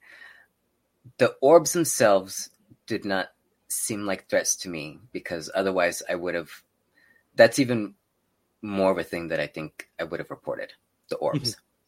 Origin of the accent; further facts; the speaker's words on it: El Paso, Texas, United States; Well, yeah, I'm from Texas. I'm from El Paso, Texas.